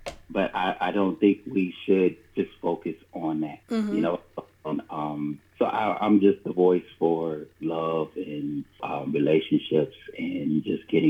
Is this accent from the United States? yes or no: yes; East Coast, United States; also born or lived in California; Well, let's see. My father came to California. I'm from the East Coast.